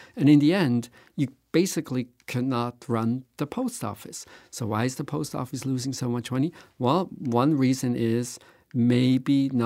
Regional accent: Switzerland; now in United States; As both of you know, I grew up in Switzerland.

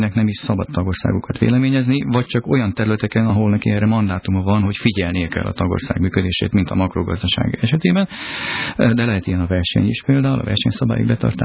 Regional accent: Hungary; mert hogyha én az Európai Parlamentben vagyok magyar

